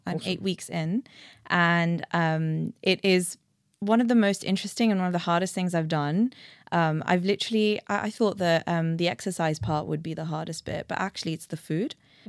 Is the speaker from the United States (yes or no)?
no; India; I am an Indian woman myself